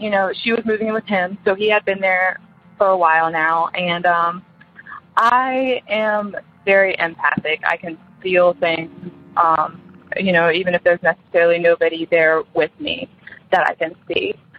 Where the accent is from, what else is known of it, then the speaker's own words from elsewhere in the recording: Maryland, United States; I'm from Maryland, and this story is about West Virginia.